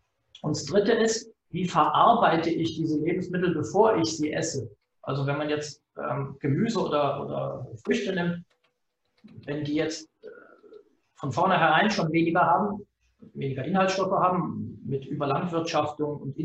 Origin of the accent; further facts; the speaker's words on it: Germany; now in Switzerland; wie man hört, komme ich aus Deutschland, lebe und arbeite aber jetzt seit über 20 Jahren in der Schweiz.